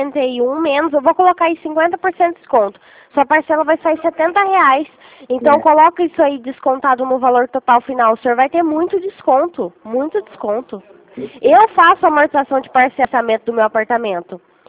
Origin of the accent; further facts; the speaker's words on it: Minas Gerais, Brazil; now in Rio Claro, Brazil; Eu sou de Rio Claro. Na verdade, eu sou mineira. Aí eu moro aqui em Rio Claro e moro em Rio Claro e trabalho aqui do lado do Banco Santander, na Avenida 3.